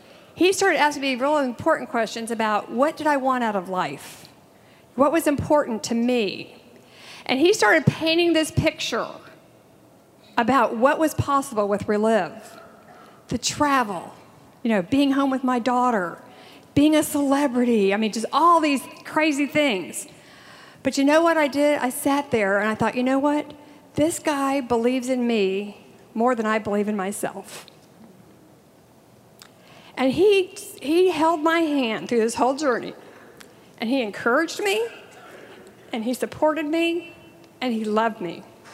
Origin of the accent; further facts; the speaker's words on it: Alpharetta, Georgia, United States; from Alpharetta, Georgia, and I am so excited to be here.